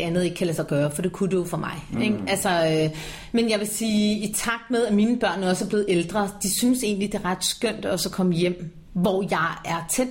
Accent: Copenhagen, Capital Region of Denmark, Denmark; also born or lived in Ringkøbing; hvor jeg selv er født, men kun født. Jeg er opvokset i København.

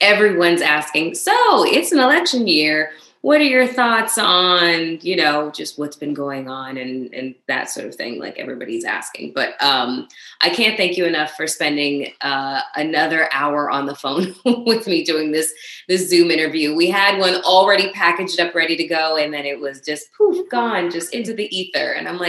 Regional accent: Canada; now in United States; I say I'm Canadian. Good. That's where I leave it. I'm like, I can't vote even if I wanted to. I'm Canadian.

